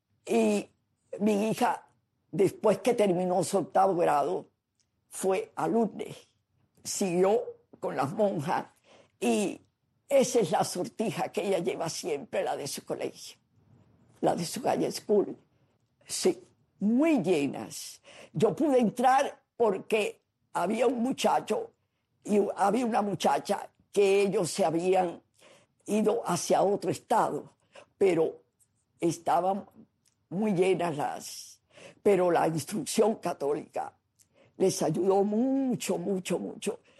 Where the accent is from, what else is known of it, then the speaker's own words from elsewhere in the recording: Cuba; moved away; Estábamos en el paraíso después que salimos de Cuba.